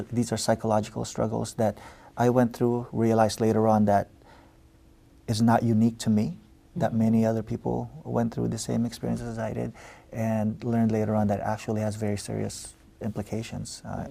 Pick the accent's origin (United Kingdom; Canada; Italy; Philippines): Philippines; accent: Filipino; English is a second language; now in United States; When I moved here from the Philippines, I was trying to fit in, you know, I was trying to, you know, to get rid of my Filipino accent when I spoke English.